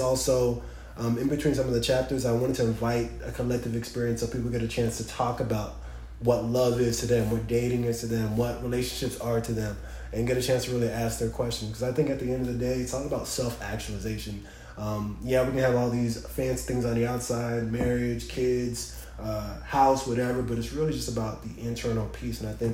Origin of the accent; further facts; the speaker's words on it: Nigeria; Nigerian.